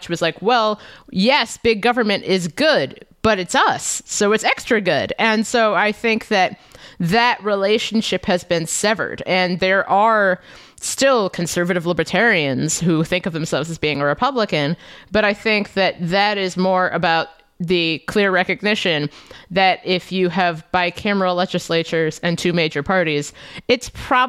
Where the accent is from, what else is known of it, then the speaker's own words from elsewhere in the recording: Cincinnati, Ohio, United States; So I was born in Cincinnati, Ohio. I went to 13 years of Catholic school in Cincinnati.